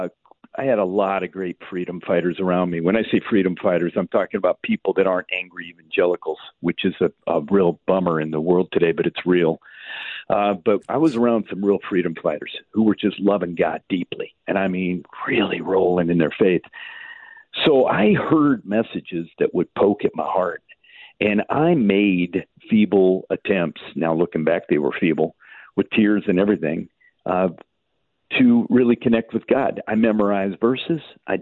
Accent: Homer, Alaska, United States; born there; Well, you know, I was born in Homer, Alaska

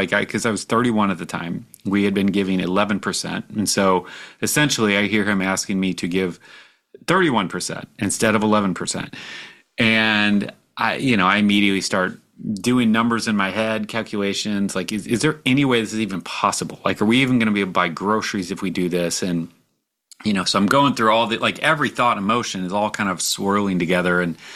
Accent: United States; I was on mission and I'm an American and I want it faster, you know?

